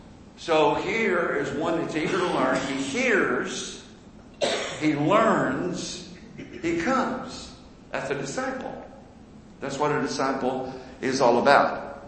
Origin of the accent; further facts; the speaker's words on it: Indiana, United States; See, when I was growing up in Indiana, no one cared about football much, really, back in the 60s. In fact, my little high school, Cascade, didn't even have a football team back in the States.